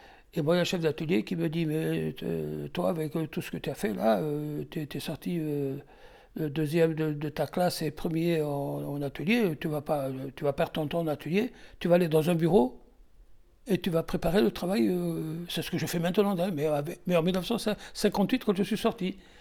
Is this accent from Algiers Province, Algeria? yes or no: no; Oran, Oran Province, Algeria; Moi, je suis né en Algérie en 1940. Moi, je suis né en Algérie, hein. J'étais à Oran, quartier très très populaire.